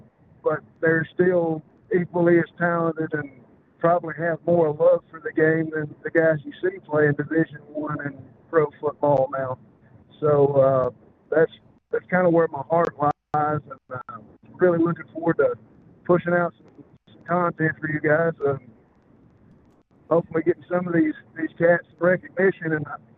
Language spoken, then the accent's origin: English; Alabama, United States; accent: southern; I'm from Alabama, so you'll have to excuse my southern lingo and accent at times. It's a bit harder to understand.